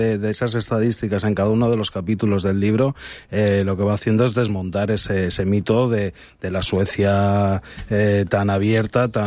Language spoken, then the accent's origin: Spanish; Spain; Pasional somos nosotros los españoles.